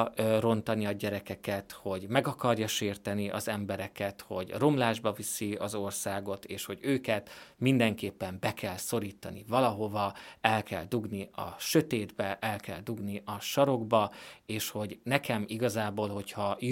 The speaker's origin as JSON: {"language": "Hungarian", "country": "Hungary", "said": "lehet, hogy magyarnak születtem, de a hatalom szerint én így nem lehetek jó magyar"}